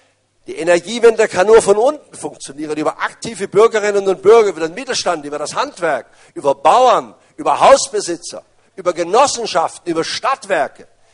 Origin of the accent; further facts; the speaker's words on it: Baden-Baden, Baden-Württemberg, Germany; Ich sage Ihnen mal ein positives Beispiel aus meiner Heimatstadt Baden-Baden.